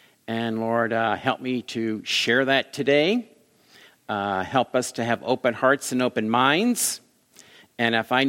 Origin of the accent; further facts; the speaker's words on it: the South, United States; I'm from the South, so I can say that. Really, I am.